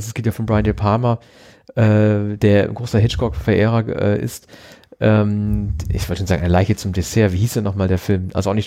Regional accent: Northwest Germany, Germany; zumindest da, wo ich herkomme, aus Nordwestdeutschland, in den 70ern

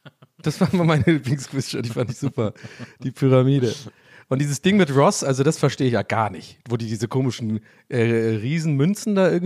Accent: Cologne, North Rhine-Westphalia, Germany; born there

